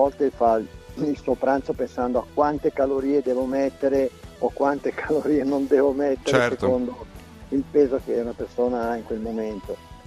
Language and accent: Italian; Abruzzo, Italy; Io sono abruzzese, sono nato tra le montagne d'Abruzzo.